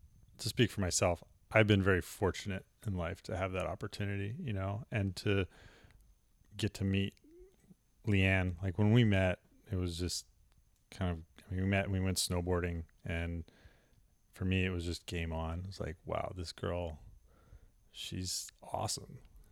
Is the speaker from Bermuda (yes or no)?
yes; Bermuda; born or raised there; moved away; also born or lived in Colorado, United States